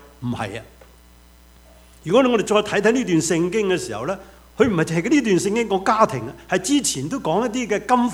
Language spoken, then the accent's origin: Cantonese; China; 我哋中国人讲一句说话好啊，路遥就知马力，日久就见人心